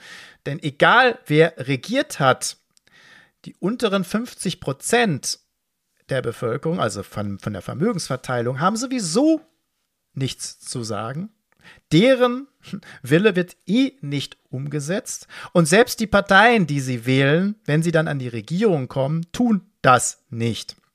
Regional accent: Dortmund, North Rhine-Westphalia, Germany; da wollte ich mir Dortmund rauspicken, klar, meine Heimatstadt.

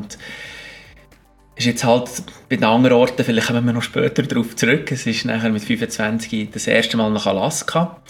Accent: Bern, Switzerland; ich zwar in Bern lange daheim war, und als Berner

